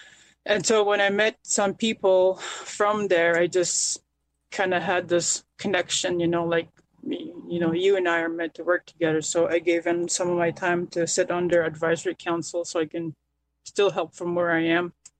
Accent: Barrier Lake, Quebec, Canada; I was raised in Barrier Lake, which is also known as Rapid Lake. I used to live with a community there till I was maybe 14, 15 years old.

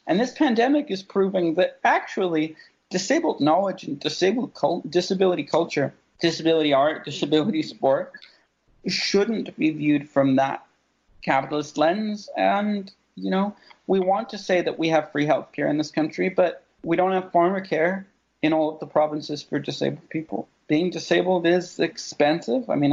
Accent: United Kingdom; born or raised there

